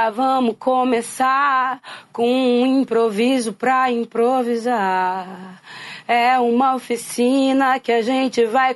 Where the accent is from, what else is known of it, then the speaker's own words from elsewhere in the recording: Pelotas, Rio Grande do Sul, Brazil; Eu sou gaúcha do Rio Grande do Sul. Eu sou de Pelotas, venho de uma vila chamada Pestano.